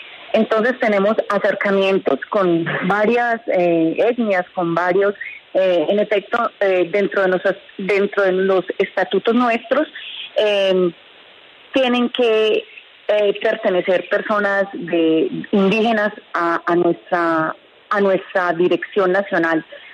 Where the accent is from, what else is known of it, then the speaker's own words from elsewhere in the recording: Antioquia, Colombia; soy de Antioquia y conozco varias etnias, conozco varias comunidades, resguardos indígenas